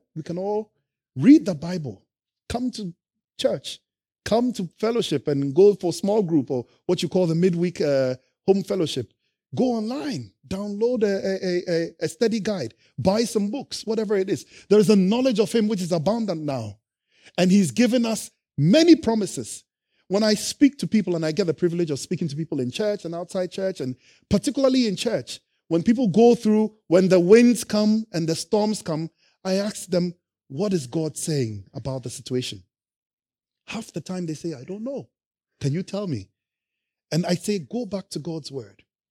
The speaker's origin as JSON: {"language": "English", "country": "Ghana", "tie": "born or raised there", "moved": "yes", "lives_now": "United Kingdom", "said": "When I was growing up in Ghana, I used to watch them on TV and we watched old episodes of them. So when I came to England"}